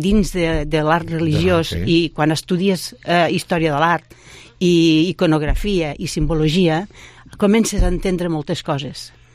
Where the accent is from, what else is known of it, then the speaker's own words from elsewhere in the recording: Lleida, Catalonia, Spain; jo vaig néixer al carrer Major, més de Lleida ja no es pot ser.